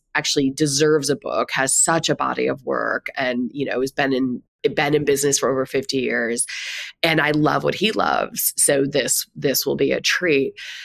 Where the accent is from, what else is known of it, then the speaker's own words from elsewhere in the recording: Ohio, United States; I grew up in Ohio. He wasn't a household name for us.